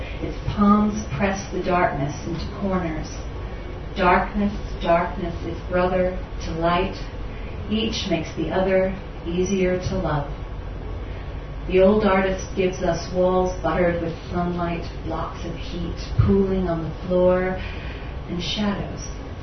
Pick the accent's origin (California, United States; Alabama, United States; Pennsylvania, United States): Pennsylvania, United States; Philadelphia; I like to walk at night in cities. I grew up in Philadelphia.